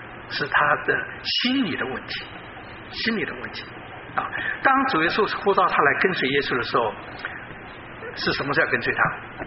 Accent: China; 那这个对我们中国人来讲呢，其实并不难了解。

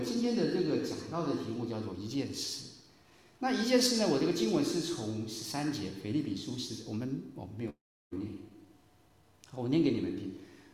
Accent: Taiwan; 从前我是从台湾来的，我们在台湾，在我念书的那个时候呢

